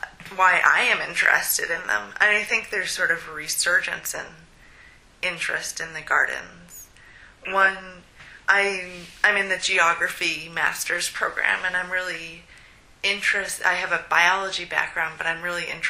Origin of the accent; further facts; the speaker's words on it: Maine, United States; I'm from Maine originally, so I miss I miss New England.